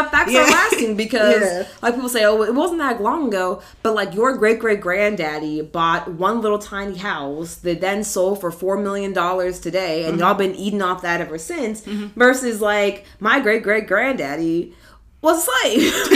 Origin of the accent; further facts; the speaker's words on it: Mississippi, United States; It's like, no, I'm from Mississippi.